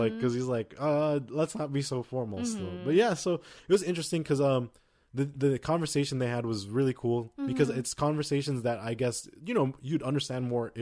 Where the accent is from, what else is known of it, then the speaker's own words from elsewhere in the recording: United States; it's funny to us because we're American